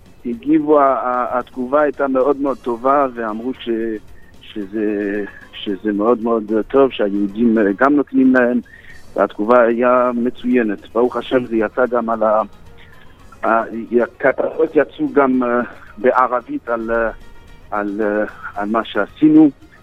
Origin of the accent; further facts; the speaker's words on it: Canada; also born or lived in Morocco; אני נולדתי פה, אבל גדלתי בקנדה.